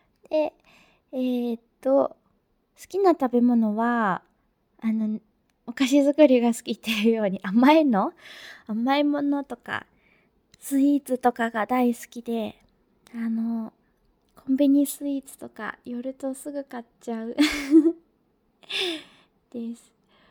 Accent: Tokyo, Japan; 出身地は、東京都です

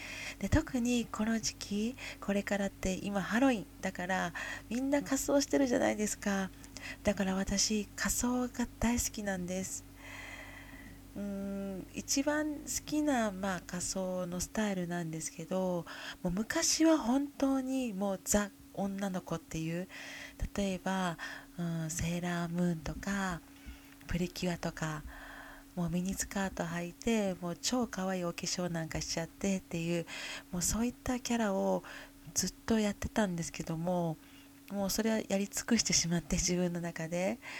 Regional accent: Kyoto, Japan; 私の出身は京都です。

